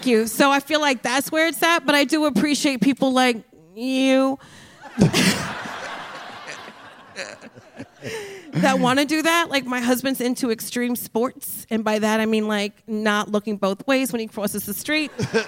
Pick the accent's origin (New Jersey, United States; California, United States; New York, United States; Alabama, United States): New Jersey, United States; I'm from Jersey, so I grew up going to, was it Great Adventure?